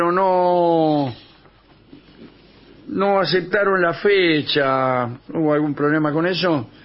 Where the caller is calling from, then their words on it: Alicante, Valencian Community, Spain; de Alicante. Aquí en España sí que tenemos en los edificios una especie de galpón que llamamos trastero.